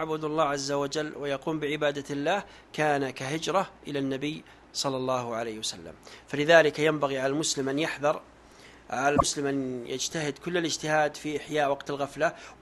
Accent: Saudi Arabia; مثلا عندنا في السعودية يأتي في وقت عطلة

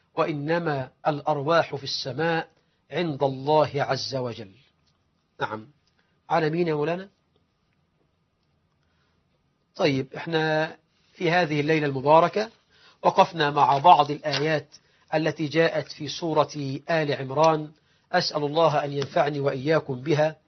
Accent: Egypt; اللهم اجعل بلدنا مصر أمنا أمانا وسائر بلاد المسلمين.

